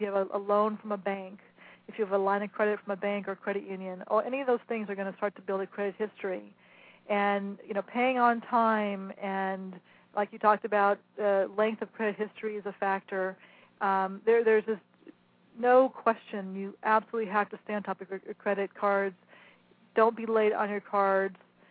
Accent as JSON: {"language": "English", "town": "Sherman Oaks", "region": "California", "country": "United States", "tie": "born or raised there", "said": "I grew up in Sherman Oaks, way up in the hills here in California."}